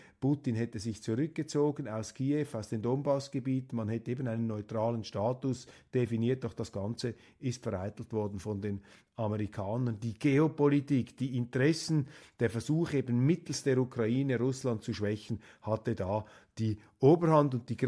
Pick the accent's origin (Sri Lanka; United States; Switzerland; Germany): Switzerland; Da muss ich jetzt als Schweizer aus neutralitätspolitischer Sicht entgegenhalten.